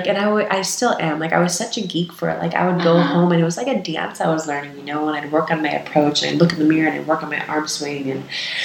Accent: California, United States; And I grew up in the Bay Area.

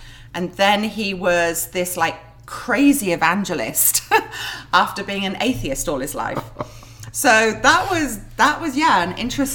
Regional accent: England, United Kingdom; now in Cambodia; So yes, originally from England. My family were from Manchester in the north of England

